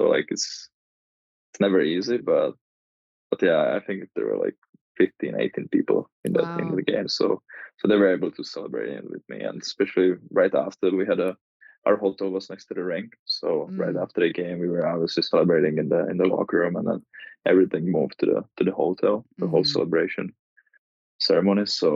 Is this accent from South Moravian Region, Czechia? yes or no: yes; Brno, South Moravian Region, Czechia; English is a second language; we had a pre-tournament in my hometown, Brno, and we didn't do so well.